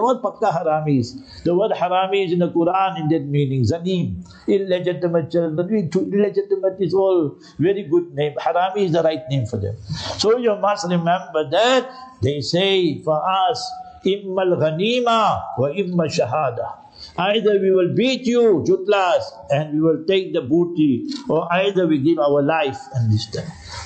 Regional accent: Heidelberg, Gauteng, South Africa; I come from Heidelberg, you know, Transvaal. So this was under apartheid, I was there in Darul Mukasir.

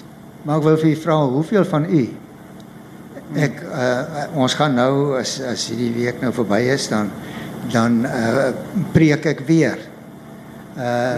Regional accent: Paarl, Western Cape, South Africa; Maar ek kom van die Parel af, ek het daar groot geword.

